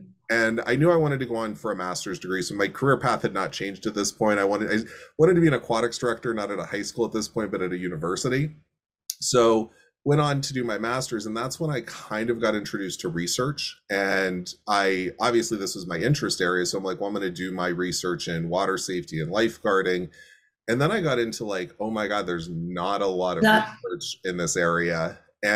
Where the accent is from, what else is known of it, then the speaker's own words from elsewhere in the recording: Pennsylvania, United States; I'm from Western Pennsylvania, so it's not like, you know, going to the ocean every day, but grew up in a community that had fabulous access to natural water, lakes.